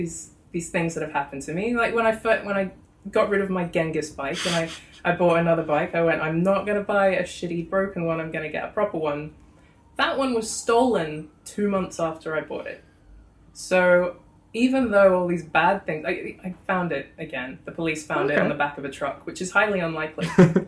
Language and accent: English; Australia; Before this, I'd never had a filling in my whole life, so and I come from Australia.